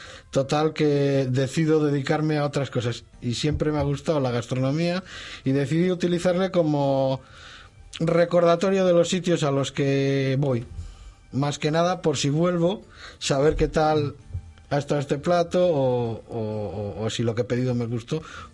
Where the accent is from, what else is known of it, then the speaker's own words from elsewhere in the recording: Santander, Cantabria, Spain; yo provengo de la zona de Puerto Chico y de críos pues a coger mules al robo